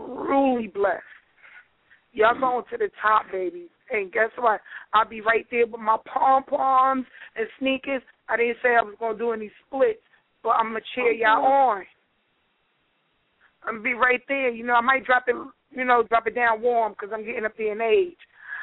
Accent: New York, United States; I had to come back to the damn boring ass New York. I love New York, my hometown, but it's time for me to move on.

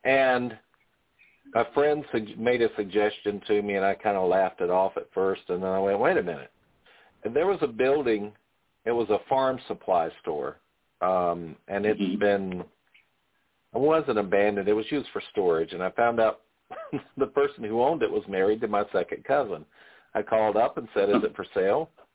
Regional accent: Chadbourn, North Carolina, United States; Well, my hometown right now is a population of only 1,600. When I was growing up there, it was about 2,200. It was a very viable town.

